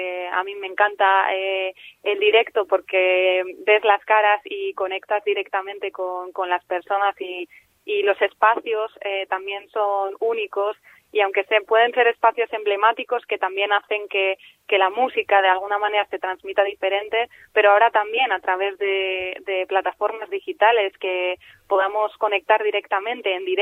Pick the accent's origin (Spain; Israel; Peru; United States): Spain; San Sebastián, Basque Country; Yo soy de Intxaurrondo